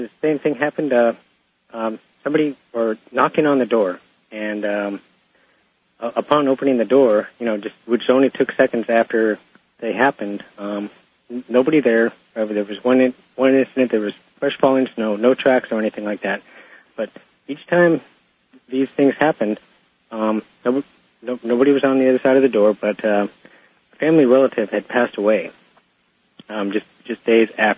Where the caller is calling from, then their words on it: Juneau, Alaska, United States; I'm calling from Juneau, Alaska.